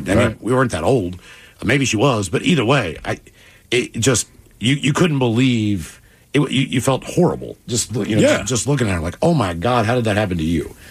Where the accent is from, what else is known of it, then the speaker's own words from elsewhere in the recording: West Virginia, United States; And that happens a lot in my home state of West Virginia.